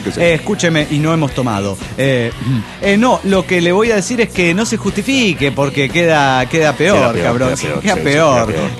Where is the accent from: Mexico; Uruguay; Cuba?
Mexico; Puebla; de Puebla, México.